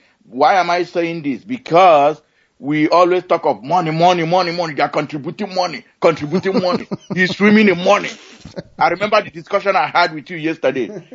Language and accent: English; Oguta, Imo, Nigeria; I come from Arundi Onyomobi, also called Umuchukwu in Uguta in Biafra land.